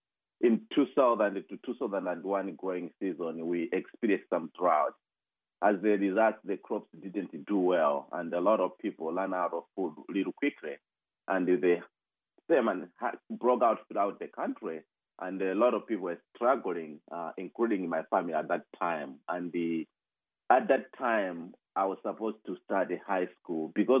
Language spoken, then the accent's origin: English; Malawi; So I grew up in Malawi, in a small village in Malawi. I grew up in the farming village. So my parents are farmers.